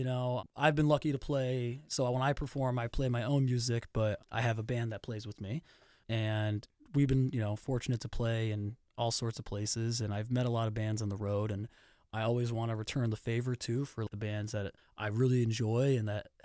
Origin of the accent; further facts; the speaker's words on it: Clarks Summit, Pennsylvania, United States; also born or lived in Scranton; I was born in Scranton, live in Clark Summit, and have for a very long time, my whole life.